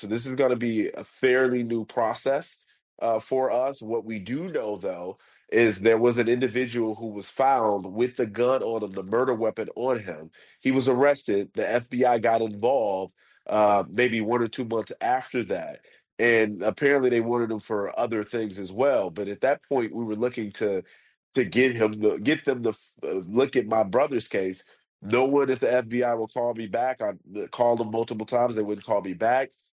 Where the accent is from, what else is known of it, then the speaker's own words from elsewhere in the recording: Chicago, Illinois, United States; I'm a Chicagoan. I'll support whatever Chicago team wins.